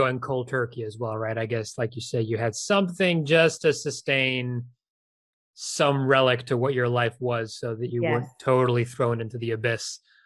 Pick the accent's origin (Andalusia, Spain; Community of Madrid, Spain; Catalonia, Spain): Community of Madrid, Spain; Madrid; now in England; I grew up in Madrid, so I'm used to like the hot weather.